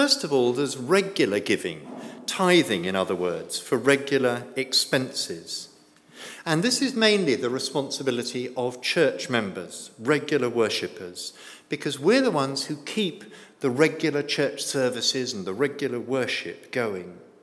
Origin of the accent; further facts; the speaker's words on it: United Kingdom; because we're British after all, aren't we?